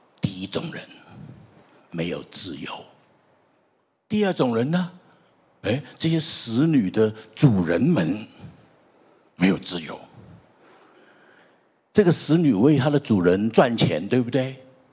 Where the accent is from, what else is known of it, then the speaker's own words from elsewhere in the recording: China; 你说我们中国人不这样的，我们中国人不爱钱，对不对？